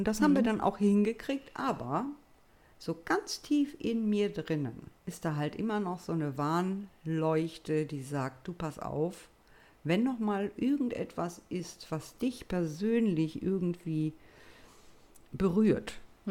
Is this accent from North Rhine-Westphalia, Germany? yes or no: yes; Solingen, North Rhine-Westphalia, Germany; ich hatte so viele Cousinen und Cousins in meiner Heimatstadt Solingen